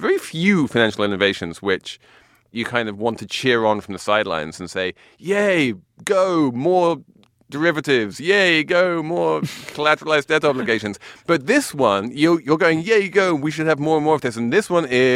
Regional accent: England, United Kingdom; I know nothing of Thanksgiving. I'm English, but we'll do whatever Americans...

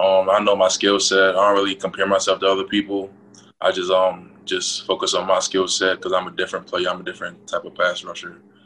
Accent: Baltimore, Maryland, United States; Yeah, I grew up in Baltimore in the Randallstown area. I started playing football in the eighth grade.

